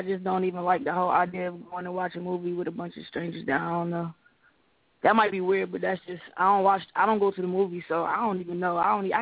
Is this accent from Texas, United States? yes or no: no; New York, United States; For the fact that I'm from New York and I still haven't had an opportunity to do a show where I'm actually from yet.